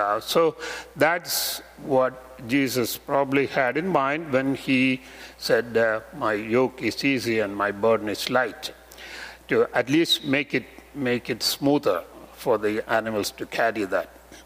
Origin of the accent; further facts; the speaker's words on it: India; the place where I grew up in India was so common at that time.